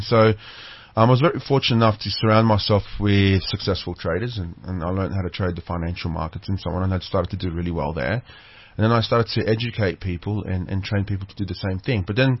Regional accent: Sydney, New South Wales, Australia; I'm from Sydney, Australia

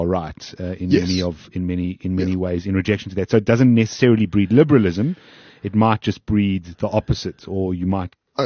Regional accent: South Africa; I have no other passports. I am South African

